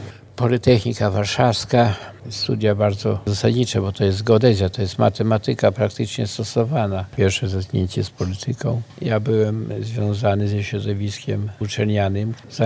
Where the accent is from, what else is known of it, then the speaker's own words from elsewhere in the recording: Białystok, Podlaskie Voivodeship, Poland; born there; Ja się urodziłem na Bojarach, na ulicy Piasta, 53. To był koniec okupacji niemieckiej. Urodziłem się w piwnicy, w domu.